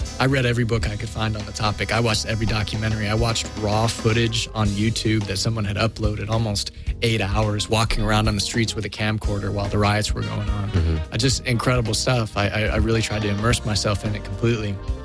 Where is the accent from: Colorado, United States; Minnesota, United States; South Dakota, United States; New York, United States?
Colorado, United States; Colorado Springs; now in Los Angeles, United States; I'm not. I'm originally from Colorado Springs.